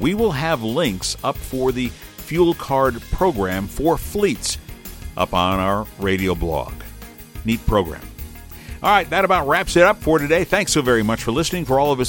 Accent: Illinois, United States; And I came from Illinois. I'll just tell you on air. So I came from Illinois and to do programming and work for a very large radio station

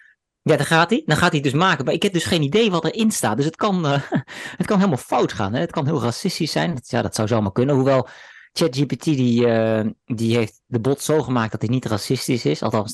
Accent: Netherlands; accent: Dutch; je moet het even doen met mijn Nederlandse accent in het Engels.

